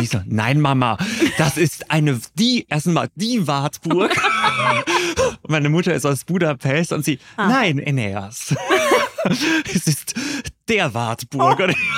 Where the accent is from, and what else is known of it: Switzerland